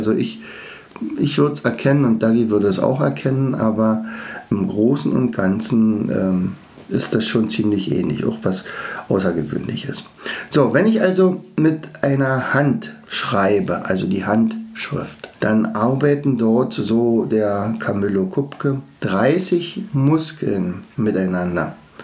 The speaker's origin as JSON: {"language": "German", "region": "East Germany", "country": "Germany", "said": "wir kommen ja aus der DDR"}